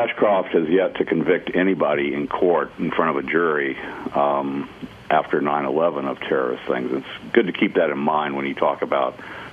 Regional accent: Miami, Florida, United States; I'm from Miami originally, born there, five generations from there.

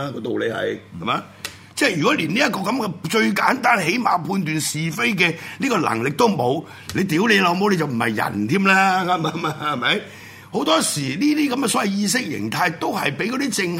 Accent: China; 都仍然堅持啊！我係中國人

